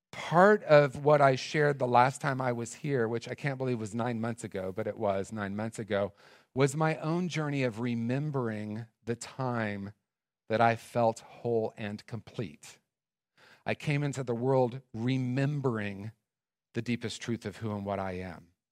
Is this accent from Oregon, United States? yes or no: no; Indiana, United States; when I was a little kid, growing up in Indiana, and I told the year earlier, so I'm going to tell it again, born in 1965. Yeah! And being a product of the Midwest in the late 60s